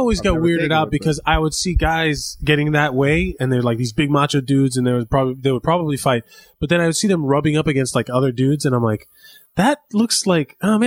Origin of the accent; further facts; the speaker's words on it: Miami, Florida, United States; I'm from Miami. We don't know what those are.